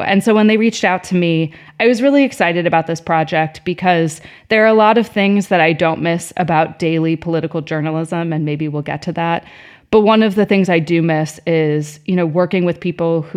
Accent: Chicago, Illinois, United States; I wasn't from New York, I was from Chicago.

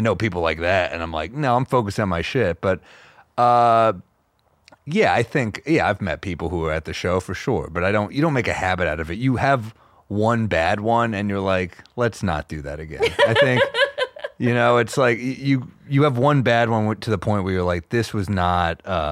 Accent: New York, United States; So, yeah, I like cooking, but I'm a New Yorker.

